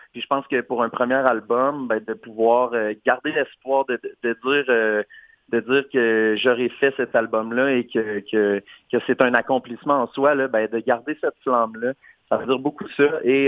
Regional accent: Quebec, Canada; le 12 avril à Amos, qui est pas loin de ma ville natale

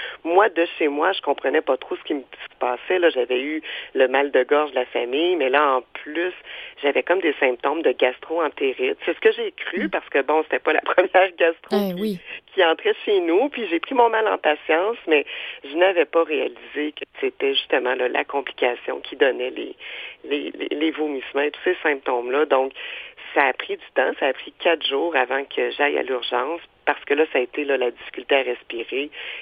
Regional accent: Saint-Hyacinthe, Quebec, Canada; now in Trois-Rivières, Canada; je suis native de Sainte-Hyacinthe, mais j'habite Trois-Rivières depuis près de, même je pense, plus de 10 ans.

